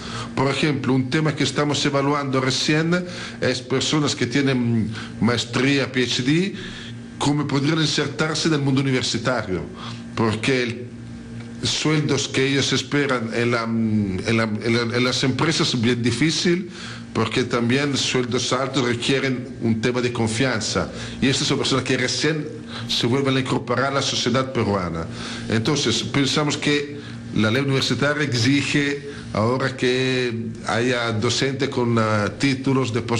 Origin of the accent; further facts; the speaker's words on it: Italy; Spanish is a second language; now in Peru; yo también soy italiano, soy un inmigrante en el Perú desde 10 años.